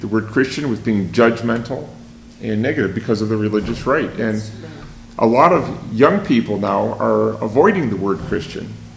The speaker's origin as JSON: {"language": "English", "region": "Minnesota", "country": "United States", "tie": "born or raised there", "said": "Right now, back in my home state of Minnesota, in Rochester, Minnesota, I'm part of an interfaith council"}